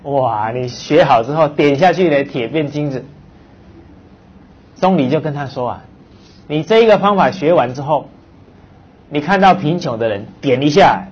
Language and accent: Chinese; China; 我们中国人